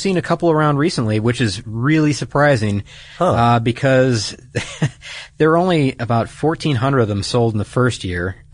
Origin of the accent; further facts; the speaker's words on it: Detroit, Michigan, United States; the reason that one stands out to me is because I'm from Detroit, and it was around when this all came about.